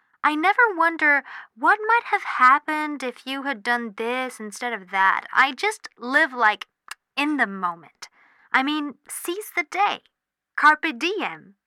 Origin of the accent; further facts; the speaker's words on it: Miami, Florida, United States; from Miami. I'm just 15.